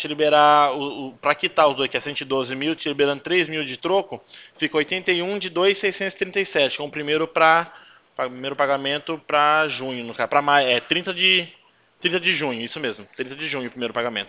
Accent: Campinas, São Paulo, Brazil; O meu DDD é 19, eu sou daqui do estado de Campinas.

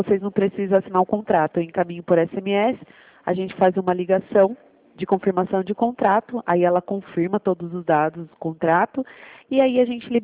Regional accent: Cabreúva, São Paulo, Brazil; Eu sou de Cabreúva também. Eu moro no mesmo bairro que você.

